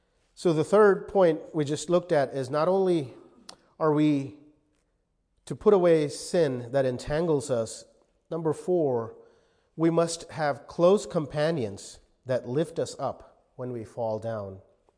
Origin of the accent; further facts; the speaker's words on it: India; Obviously, I did not know growing up in India that those were oppressive.